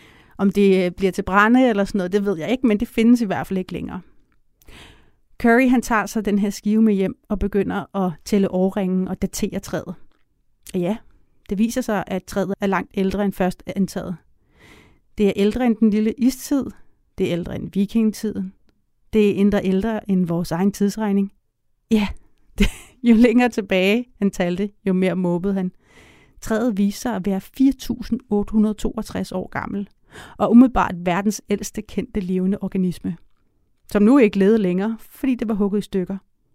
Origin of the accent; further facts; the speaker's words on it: Copenhagen, Capital Region of Denmark, Denmark; Men jeg er vokset op på Vesterbro i København